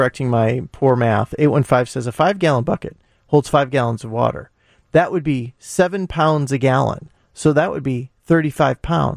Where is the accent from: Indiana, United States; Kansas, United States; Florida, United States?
Indiana, United States; Munster; I still get Aurelio's whenever I can because that's what I grew up on in Munster, Indiana.